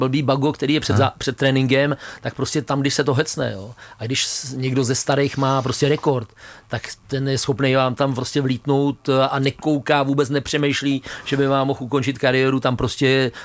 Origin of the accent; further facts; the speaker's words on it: Liberec, Liberec Region, Czechia; je potřeba říct, že já jsem z Liberce, to znamená, já to vrchem mám 100 kilometrů.